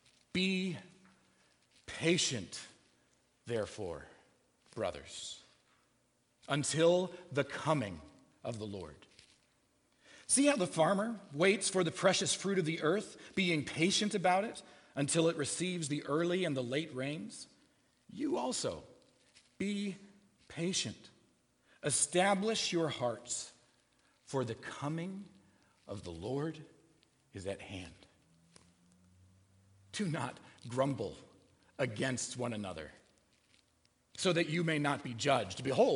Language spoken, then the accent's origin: English; Illinois, United States; You know, I'm from Illinois, and we farm there. Soy, corn, and wheat.